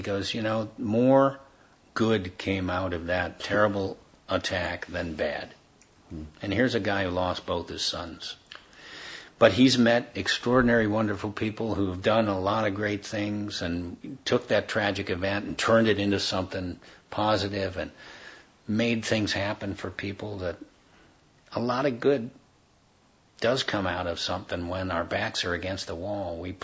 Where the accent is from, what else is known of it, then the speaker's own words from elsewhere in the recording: United States; born there; But I was born in the United States. I'm proud of it. I love my country.